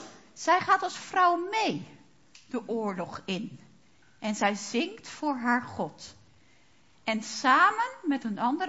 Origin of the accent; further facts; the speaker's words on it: Netherlands; Of zien we dat ik als Nederlander soms wel een beetje hoogmoedig ben en het altijd beter weet?